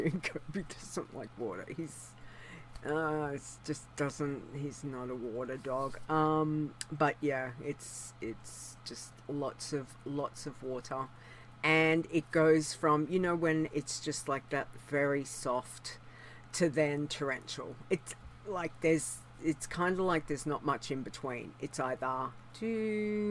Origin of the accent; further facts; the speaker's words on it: Australia; Yes, I'm Australian